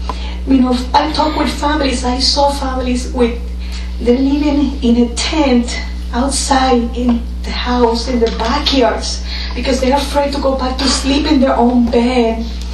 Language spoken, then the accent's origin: English; Puerto Rico; I was born and raised in Puerto Rico. I go once or twice a year.